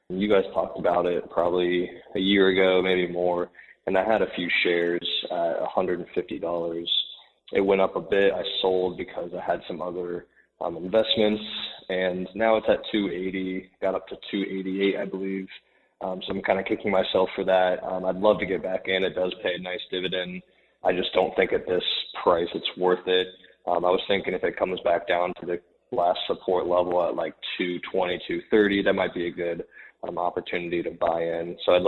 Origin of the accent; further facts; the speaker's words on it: Columbus, Ohio, United States; I'm from Columbus, Ohio. A loyal listener to you guys.